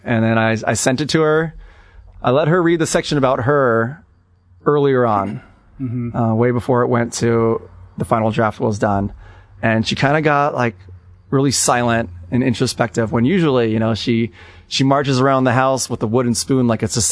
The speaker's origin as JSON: {"language": "English", "town": "Canoga Park", "region": "California", "country": "United States", "tie": "born or raised there", "said": "Yeah. I grew up in Canoga Park, or at least that was the house I was born into, and got my first taste of the water there."}